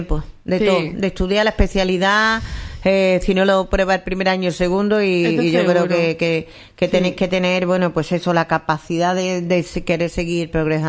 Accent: Salamanca, Castile and León, Spain; yo soy de Salamanca.

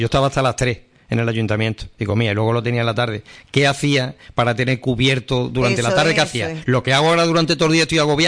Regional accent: Lebrija, Andalusia, Spain; lo digo yo por mí que soy de Lebrija

